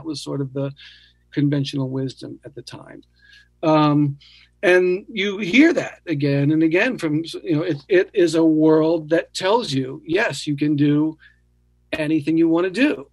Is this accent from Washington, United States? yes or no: no; New Orleans, Louisiana, United States; Growing up in New Orleans, I used to go to Jazz Fest.